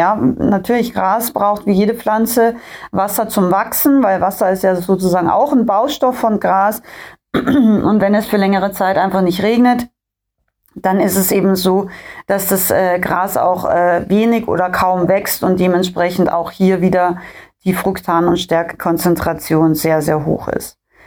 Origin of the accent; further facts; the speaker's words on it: Austria; ich bin ja ursprünglich in Österreich aufgewachsen und komme da ja auch her aus den österreichischen Bergen, und wir haben auf fast 1000 Meter Seehöhe gelebt